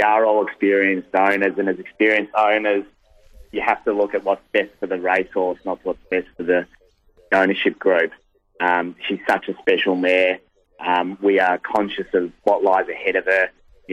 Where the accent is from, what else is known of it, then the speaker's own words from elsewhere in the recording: Caulfield, Victoria, Australia; I grew up around Caulfield, and it's always been the one race very close to my heart.